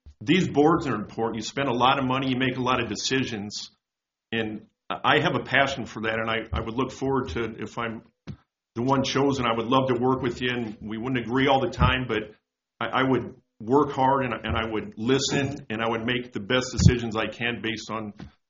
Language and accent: English; Omaha, Nebraska, United States; I've lived there for 10 years, and I grew up in the Cathedral area. Also lived in South Omaha for several years.